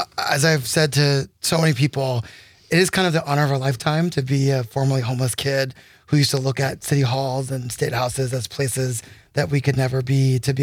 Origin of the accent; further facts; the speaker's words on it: New England, United States; I grew up in New England and did various types of things.